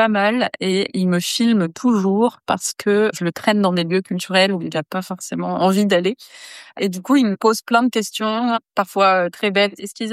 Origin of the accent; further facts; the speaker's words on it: Vernon, Normandy, France; born there; Je suis née à Vernon.